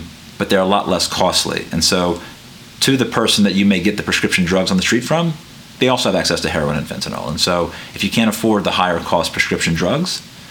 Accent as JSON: {"language": "English", "town": "Lafayette", "region": "Louisiana", "country": "United States", "tie": "born or raised there", "also_born_or_lived": "Tucson, Arizona", "said": "I'm from Lafayette, born and raised here. My wife and I moved away back in 2010. I went to Tucson, Arizona."}